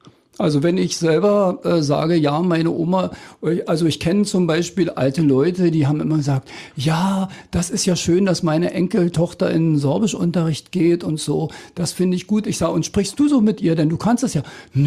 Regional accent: East Germany, Germany; born or raised there

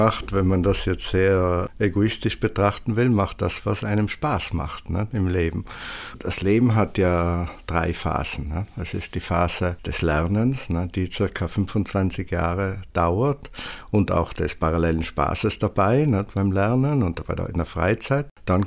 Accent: Czechia; German is a second language; also meine Heimat

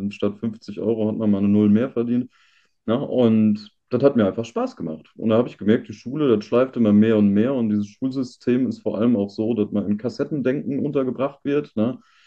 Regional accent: North Rhine-Westphalia, Germany; also ich komme ja oben aus dem Johannland, ne?

